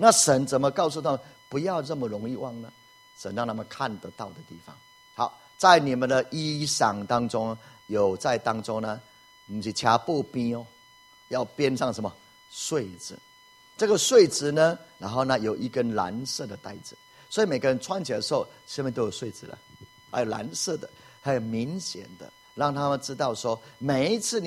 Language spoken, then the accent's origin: Chinese; Taiwan